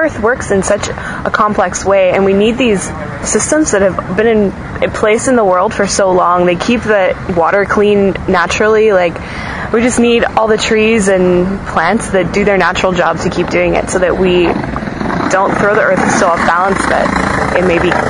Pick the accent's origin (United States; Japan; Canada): United States; California; I grew up in the Bay Area, near San Francisco.